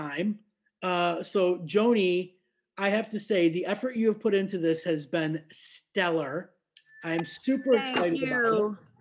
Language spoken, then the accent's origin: English; Niagara Falls, New York, United States; I grew up in Western New York in Niagara Falls